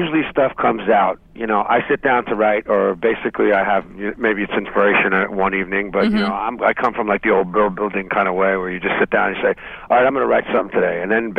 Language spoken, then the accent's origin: English; New Jersey, United States; You know, the Red Cross in New Jersey in my home state, you know, so.